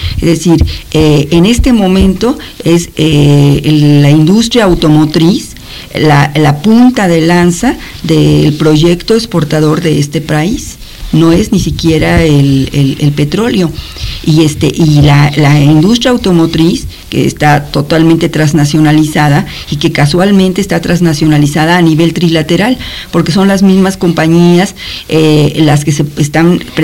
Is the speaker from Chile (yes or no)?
no; Mexico; todos sabemos perfectamente que somos los mexicanos los que tenemos salarios más bajos entre los tres países.